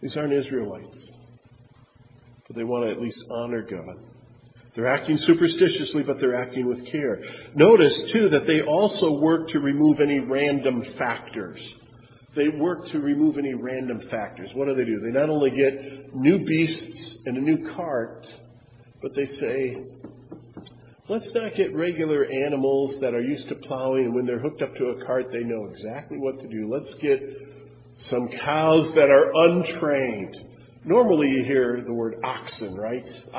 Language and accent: English; Wisconsin, United States; See, I'm from Wisconsin, so I know the appropriate animal sounds to make.